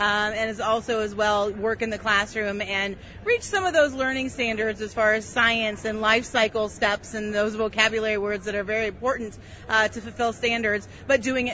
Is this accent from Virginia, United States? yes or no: no; Illinois, United States; I'm originally from Iroquois County, grew up on a grain and cattle farm there, living near Peoria now with my husband and family as well.